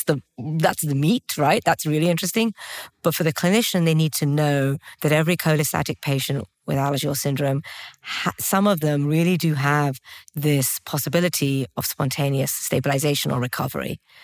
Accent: London, United Kingdom; moved away; I mean, I'm a Londoner through and through. I love London. I think it's the greatest city in the world. And yet I've spent the last 24 years not living in London

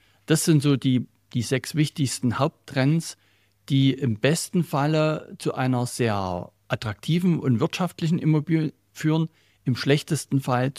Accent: Saxony, Germany; Also man sieht das hier in meiner Heimat im Erzgebirge.

